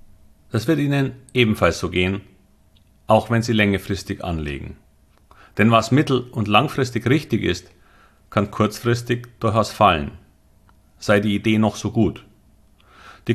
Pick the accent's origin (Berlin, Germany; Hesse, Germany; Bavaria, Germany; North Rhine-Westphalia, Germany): Bavaria, Germany; Munich; Ich wollte, obwohl Münchner, immer am Wasser wohnen